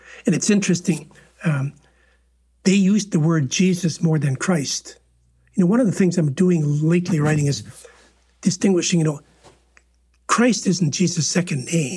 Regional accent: Western Canada, Canada; now in United States; I grew up in Western Canada, and where I grew up, we only had Catholics and Protestants. Since I moved to Texas

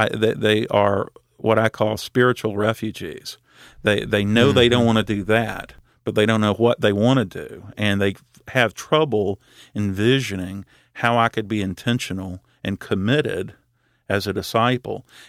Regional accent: the South, United States; It comes for me naturally, being a Southerner.

